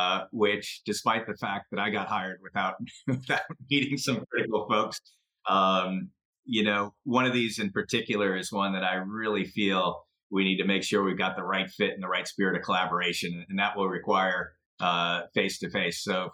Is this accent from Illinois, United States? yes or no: yes; Chicago, Illinois, United States; now in Albany, United States; I'm an Eagle Scout, and I grew up in Chicago, though.